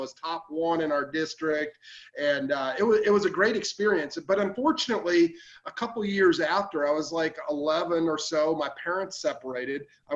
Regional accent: Illinois, United States; You see, in Northern Illinois, where I grew up in the Chicago market, you had to be 10 to have a paper route.

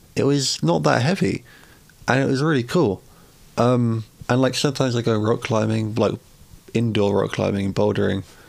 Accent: London, United Kingdom; because I grew up in East London, where the wildlife is red foxes, grey squirrels, and wood pigeons.

